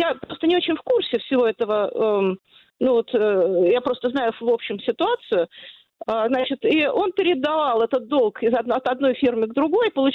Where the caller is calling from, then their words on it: Moscow, Russia; Я из Москвы.